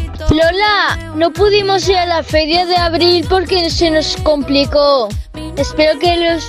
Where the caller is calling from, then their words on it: Vinaròs, Valencian Community, Spain; felicitar a todas las mamis de Vinaroz, del mundo entero